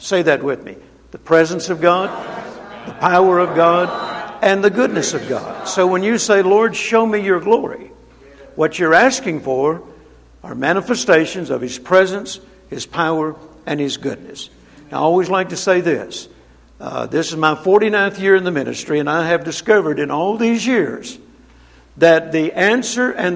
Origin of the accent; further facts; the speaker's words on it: Louisiana, United States; also born or lived in Mississippi; I was born in Mississippi. I grew up in Louisiana, and in both cases in a rural area.